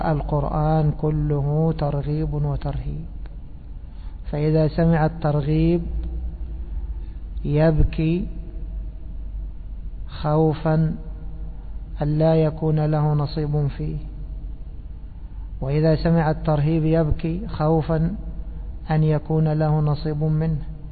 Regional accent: Cairo, Cairo Governorate, Egypt; كان عندنا في مصر في القاهرة قارئ معروف

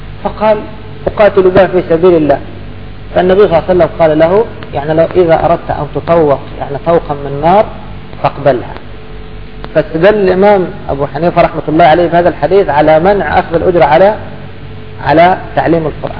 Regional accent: Egypt; يذهب إلى هذا معهد القراءات عندنا في مصر

